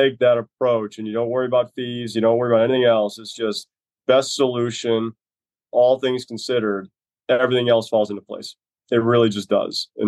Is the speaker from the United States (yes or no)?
no; Ireland; So I'm an Irishman who happily drinks scotch, not worrying about that day every night.